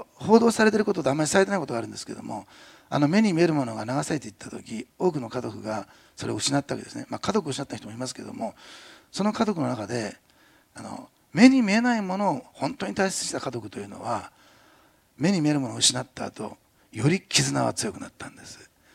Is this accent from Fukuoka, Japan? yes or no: no; Kumamoto, Japan; 地元では熊本の地震